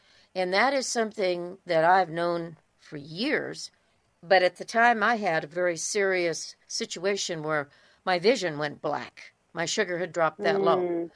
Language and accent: English; California, United States; I'm from Southern California, and he asked me a question.